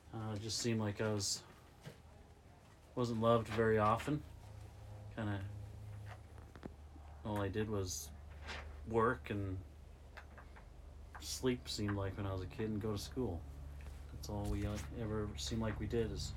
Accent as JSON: {"language": "English", "country": "New Zealand", "said": "Originally from New Zealand."}